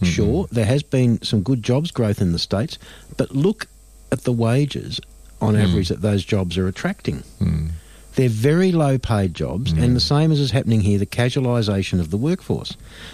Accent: Victoria, Australia; Well, I come from the Latrobe Valley. I'm not a fan of coal.

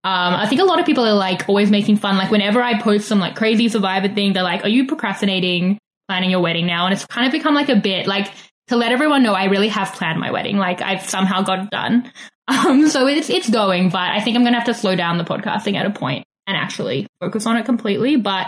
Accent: South Africa; I take the win as my own, being South African.

